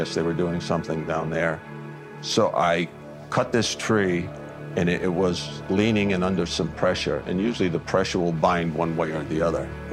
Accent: Providence, Rhode Island, United States; born there; I was born in Providence, Rhode Island.

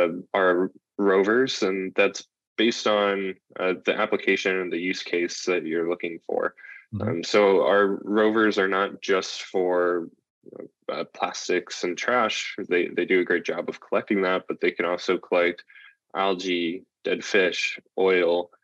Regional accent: Midwest, United States; I grew up in the Midwest, very far away from being connected to the oceans

